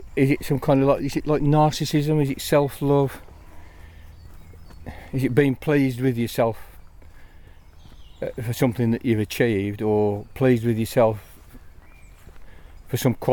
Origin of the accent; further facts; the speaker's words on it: England, United Kingdom; So you can be proud of the England team because we're English.